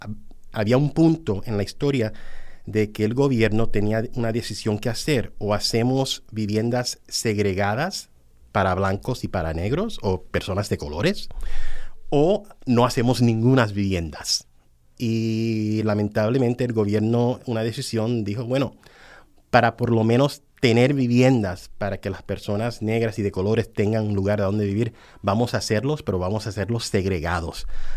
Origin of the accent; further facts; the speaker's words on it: New York, United States; born there; Spanish is a second language; nací en Nueva York, soy boricua, tailandés, pero mi castellano no lo practico suficientemente.